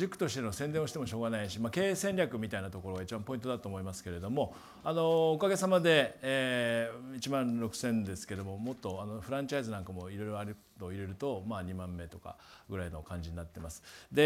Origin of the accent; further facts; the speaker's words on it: Hitoyoshi, Kumamoto, Japan; 私は熊本の人吉って、しかも山の中で育って、もう人情だらけみたいなところ育ってるので